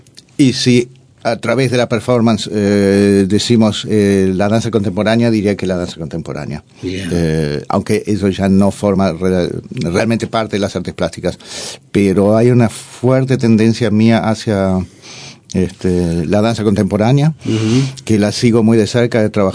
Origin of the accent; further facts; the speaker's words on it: Montevideo, Uruguay; moved away as an adult; also born or lived in France / Switzerland; now in Germany; Soy montevideano, sí